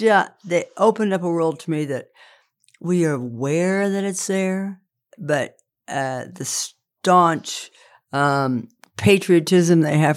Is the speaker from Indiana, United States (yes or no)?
yes; Indiana, United States; I'm from Indiana. I live in a small town now, and I was, raised in a small town.